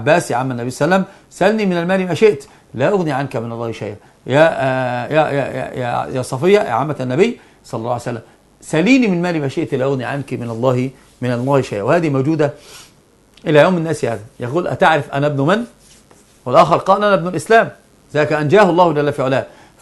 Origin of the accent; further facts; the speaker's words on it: Egypt; طبعا عندنا في مصر بالذات الخطا الفاحش الذي نقع فيه